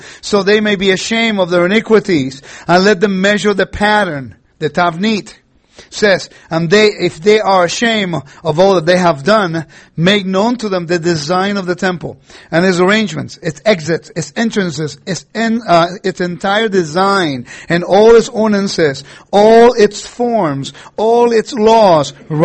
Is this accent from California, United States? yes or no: yes; Los Angeles, California, United States; We're from Puerto Rico, and I grew up in Los Angeles.